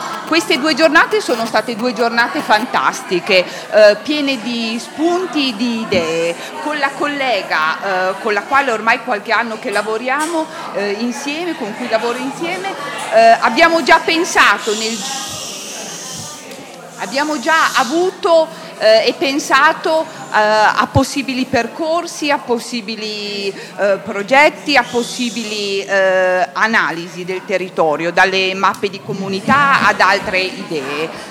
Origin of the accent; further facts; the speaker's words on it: Comano, Tuscany, Italy; Io sono originaria della Lunigiana, di Comano, per cui conosco anche la realtà dell'altro versante.